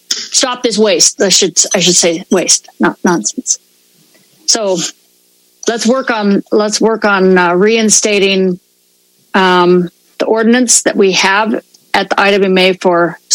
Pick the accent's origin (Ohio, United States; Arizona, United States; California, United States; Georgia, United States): California, United States; San Luis Obispo; I'm actually from San Luis Obispo.